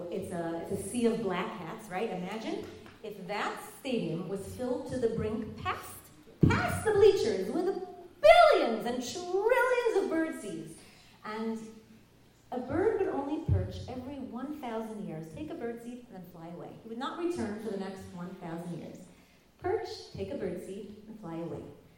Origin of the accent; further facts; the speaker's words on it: Brooklyn, New York, United States; When I was a girl, and I grew up in Brooklyn, and I would go to Manhattan on midwinter vacation, I would choose the outfit that made me look the least Jewish.